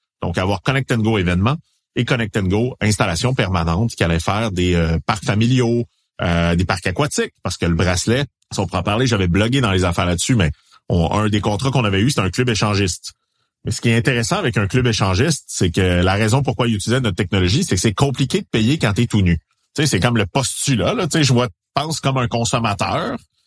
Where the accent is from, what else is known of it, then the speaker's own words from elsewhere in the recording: Quebec, Canada; On le réalise pas parce qu'on est du Québec.